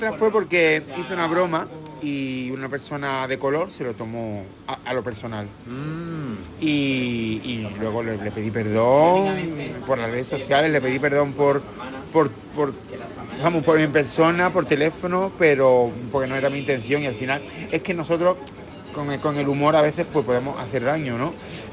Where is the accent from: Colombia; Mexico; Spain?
Spain; Seville, Andalusia; also born or lived in Madrid / Benidorm; now in Murcia, Spain; Soy de Sevilla, he vivido en Madrid, he vivido en Benidorm, vivo en Murcia, pero he trabajado en Soria, he trabajado en Santander, he trabajado en muchos sitios